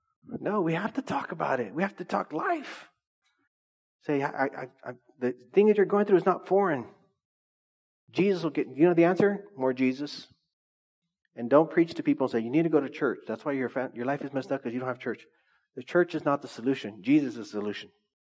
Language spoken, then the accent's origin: English; Orange Cove, California, United States; I grew up in Orange Cove, but I'm not a cholo. Like I never was in the streets. I was always at home.